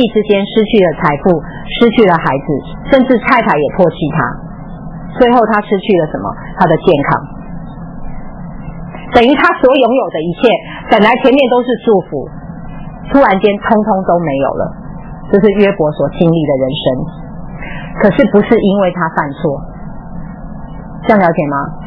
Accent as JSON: {"language": "Chinese", "country": "China", "said": "我们中国人讲福禄寿喜，有没有？"}